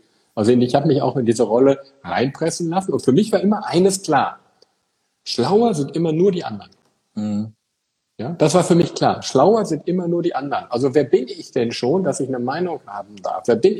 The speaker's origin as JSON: {"language": "German", "town": "Eickelborn", "region": "North Rhine-Westphalia", "country": "Germany", "said": "ich komme ja aus Eichelborn, so ein kleines Kaff in Nordrhein-Westfalen."}